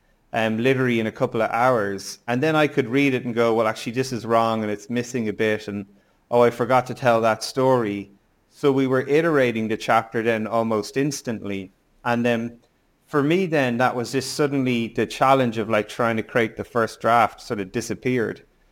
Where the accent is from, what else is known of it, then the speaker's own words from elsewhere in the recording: Skerries, Leinster, Ireland; accent: international; also born or lived in 7 countries; No, I'm Irish. I grew up in just outside of Dublin in a town called Skerries in North County Dublin. But I've lived in 7 different countries for over nearly 5 years. So it's definitely become a international global accent over time.